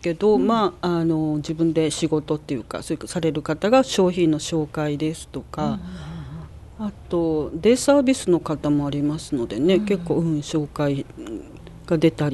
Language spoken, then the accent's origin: Japanese; Kyushu, Japan; で、私が九州の出身なものですから